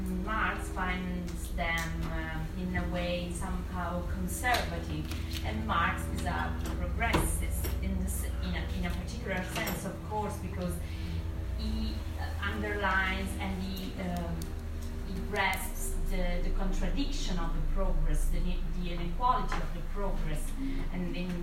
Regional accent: Italy; from Italy.

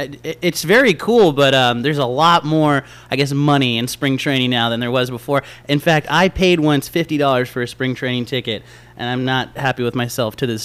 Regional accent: San Diego, California, United States; I grew up in San Diego, so that was a annual tradition

